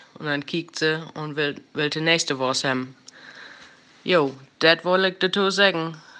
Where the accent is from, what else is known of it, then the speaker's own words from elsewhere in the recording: Lower Saxony, Germany; accent: Low German; Und nun will ich euch wieder was auf Platt vertellen, weil ich komme eigentlich aus der Grafschaft, aus Wiedmärschken.